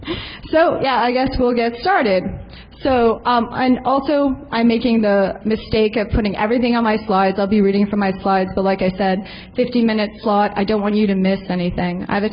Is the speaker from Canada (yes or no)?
yes; Canada; For those of you who weren't here last year, I'm actually Canadian.